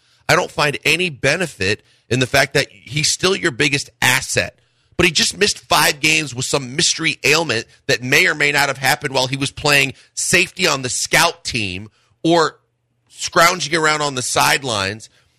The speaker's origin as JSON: {"language": "English", "town": "Milwaukee", "region": "Wisconsin", "country": "United States", "said": "I'm from Milwaukee, by the way, so I don't take it personally"}